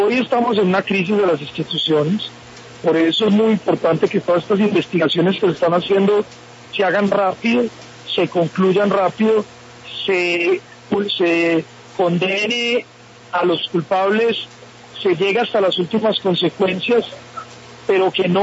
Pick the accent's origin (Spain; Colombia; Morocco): Colombia